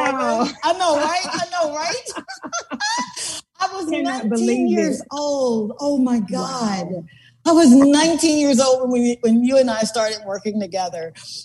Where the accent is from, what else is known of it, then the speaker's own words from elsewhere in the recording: Columbus, Mississippi, United States; But how do you tell someone who's living in small town Mississippi? We're from Columbus, Mississippi.